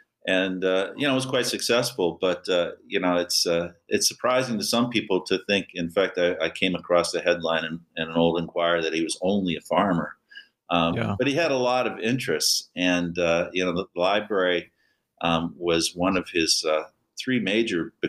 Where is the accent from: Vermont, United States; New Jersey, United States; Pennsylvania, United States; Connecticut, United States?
Pennsylvania, United States; I came from Pennsylvania, and we had Dubois, Pennsylvania, right down